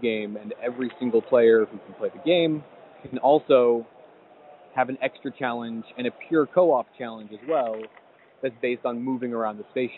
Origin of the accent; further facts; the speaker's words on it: Chicago, Illinois, United States; two other local Chicago, I'm from Chicago, two other Chicago creators.